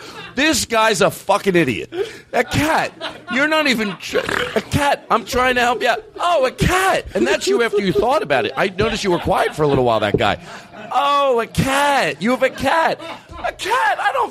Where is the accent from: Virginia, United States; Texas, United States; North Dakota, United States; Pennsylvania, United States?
Pennsylvania, United States; Philadelphia; I'm from Philadelphia.